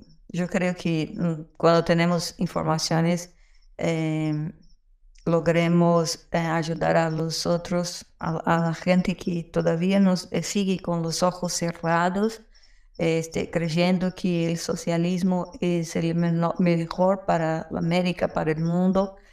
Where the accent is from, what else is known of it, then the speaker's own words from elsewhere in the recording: São Paulo, Brazil; Soy de San Pablo.